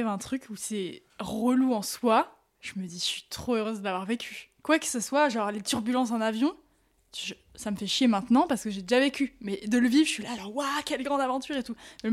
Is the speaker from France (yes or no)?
yes; France; on vient de France.